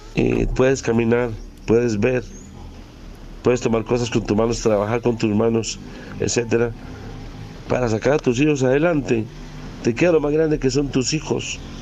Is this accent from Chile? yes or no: no; Colombia; como colombiano, pues tuve una experiencia, bueno, parecida